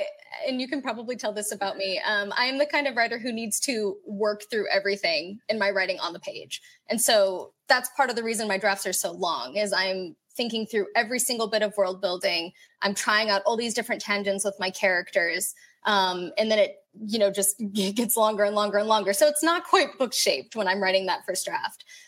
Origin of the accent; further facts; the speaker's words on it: Kuwait; English is a second language; I was born and raised in Kuwait. And so, you know, I was raised with those stories over there.